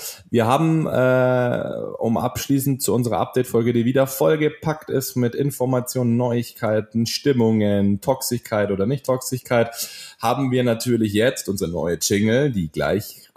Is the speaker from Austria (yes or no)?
no; Italy; Als Italiener bin ich dann immer sehr dünnhäutig, wenn man meine italienischen Fähigkeiten falsch betont.